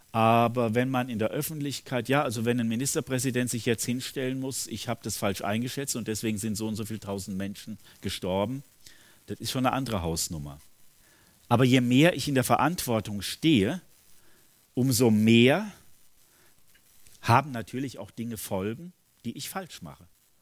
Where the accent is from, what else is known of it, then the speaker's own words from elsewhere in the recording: Eiserfeld, North Rhine-Westphalia, Germany; quer durch die Stadt ans völlig andere Ende, eben dann nach Eiserfeld in meinen Heimatort